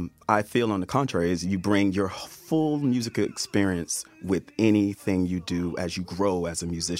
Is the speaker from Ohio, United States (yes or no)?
no; Alabama, United States; in the Pentecostal church, how I grew up in Alabama as a Southern black man.